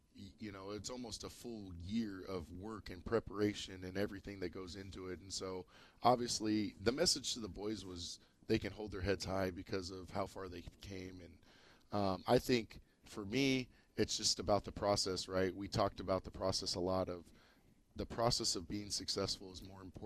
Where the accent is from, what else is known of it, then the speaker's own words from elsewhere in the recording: Madera, California, United States; because I'm from Madera.